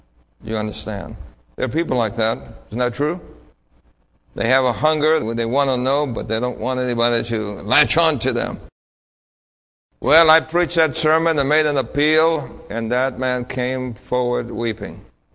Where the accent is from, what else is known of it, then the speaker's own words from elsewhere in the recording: New York City, New York, United States; If you were like myself growing up in New York City as a little boy, watching cartoons all the time